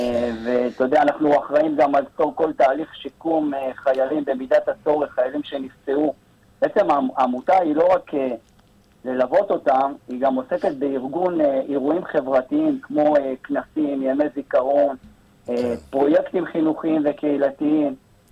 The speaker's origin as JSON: {"language": "Hebrew", "town": "Ashkelon", "region": "Southern District", "country": "Israel", "said": "אני במקרה אשקלוני והיו אזעקות בבוקר"}